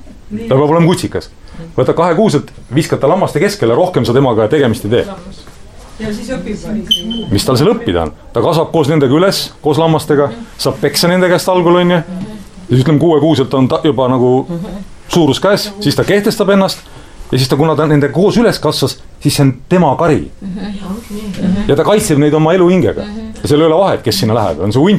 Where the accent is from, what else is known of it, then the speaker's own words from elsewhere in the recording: Saare County, Estonia; ma olen siit pärit ja lihtsalt ilus koht on